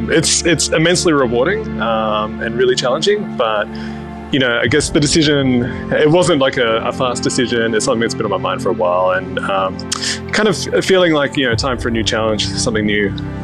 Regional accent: Sydney, New South Wales, Australia; moved away as an adult; now in Canberra, Australia; I'm from Sydney and I lived there, you know, until I was like 32 and worked in a lot of great places, then moved to Canberra.

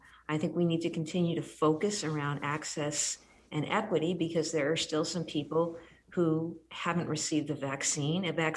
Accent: New Hampshire, United States; I grew up in New Hampshire. Live free or die. You're up in Chester. I grew up down by the beach.

